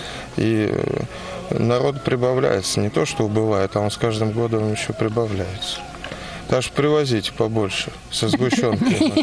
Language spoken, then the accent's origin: Russian; Krasnodar, Krasnodar Krai, Russia; also born or lived in Central Russia; Я так с Краснодара, а жил в Центральной России.